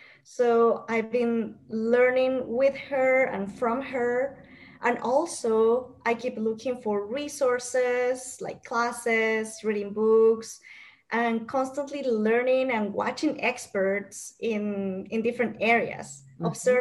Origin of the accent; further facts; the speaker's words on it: Guatemala; first language Spanish; English is a second language; My first language is Spanish. I am from Guatemala, and I really had to learn English as an adult.